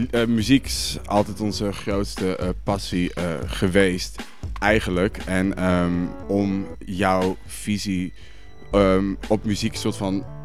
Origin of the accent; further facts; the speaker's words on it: Leeuwarden, Friesland, Netherlands; We zijn opgegroeid in Leeuwarden, Friesland.